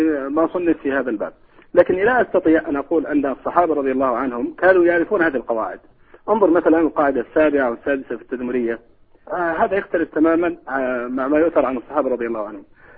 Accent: Saudi Arabia; مشكلة عندنا في السعودية الآن اسمها مشكلة الإرهاب

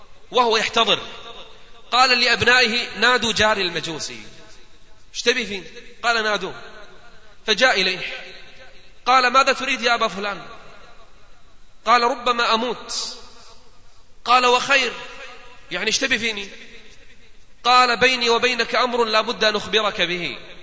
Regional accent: Kuwait; وعندنا في الكويت الصيف لا يطاق، حر الصيف شديد، هذه الأيام عندنا فوق 50،

